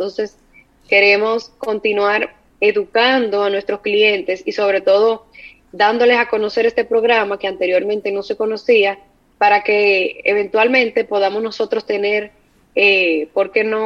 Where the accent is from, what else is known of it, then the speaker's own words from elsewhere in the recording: Dominican Republic; hay como dominicanos al fin una desconfianza en todo